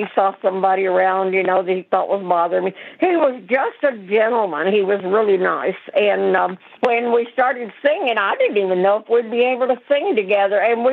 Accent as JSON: {"language": "English", "region": "Texas", "country": "United States", "said": "And I was kind of insulted because I was from Texas. And I didn't want them calling me a West Coast artist."}